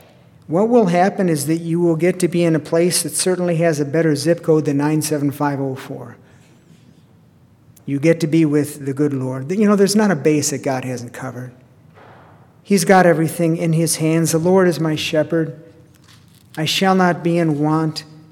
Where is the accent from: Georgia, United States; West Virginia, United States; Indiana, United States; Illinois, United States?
Illinois, United States; Chicago; I grew up in Chicago. I remember the Democratic Convention and the rioting that went on there, all of that stuff.